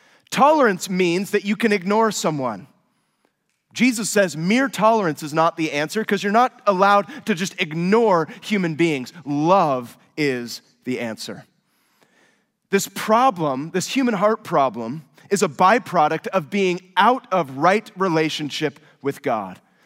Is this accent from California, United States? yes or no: yes; California, United States; I was born and raised in the North San Francisco Bay Area. And if you're from there, you don't do San Jose.